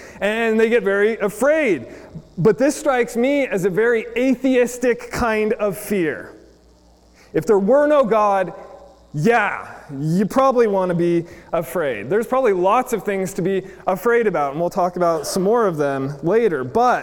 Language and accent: English; Arizona, United States; At least I grew up in Arizona, so these kind of things have been like super noticeable, right?